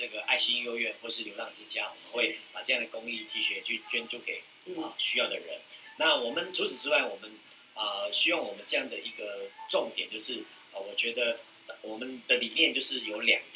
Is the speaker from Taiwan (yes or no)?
yes; Taiwan